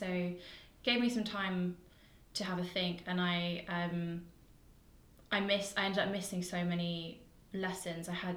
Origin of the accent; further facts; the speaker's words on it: Exmouth, South West England, United Kingdom; also born or lived in Nottingham / London; So I growing up in Exmouth and Devon and Exeter, I knew that there were so many changes that needed to happen.